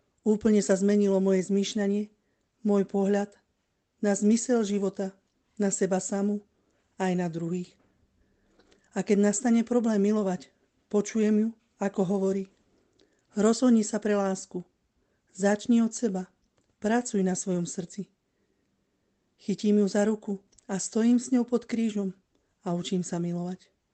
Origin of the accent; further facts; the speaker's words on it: Žilina Region, Slovakia; Pochádzam z Oravy, mám 44 rokov a žijem v komunite na Ústí.